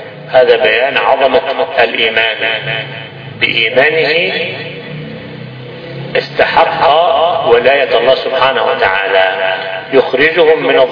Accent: Egypt; عندنا في مصر كما تعلمون

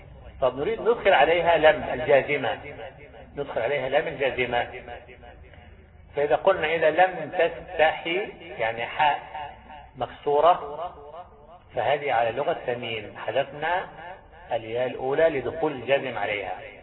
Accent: Egypt; احنا عندنا في مصر الدال، الذال في كثير من الكلمات ينطقونها دالا

